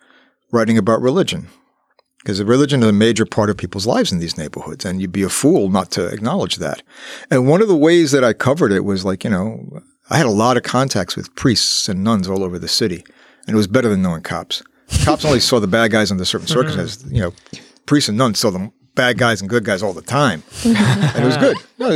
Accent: Bronx, New York, United States; I grew up in the South Bronx when there was a growing Puerto Rican community. There was a rich Puerto Rican culture.

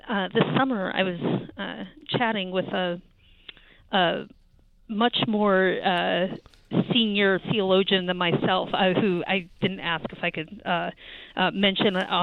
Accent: Charlottesville, Virginia, United States; the rally here in my hometown in Charlottesville, Virginia

